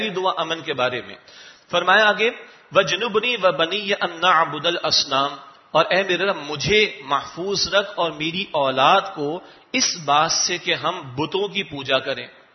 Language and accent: Urdu; Karachi, Sindh, Pakistan; میں کراچی سے تعلق رکھتا ہوں،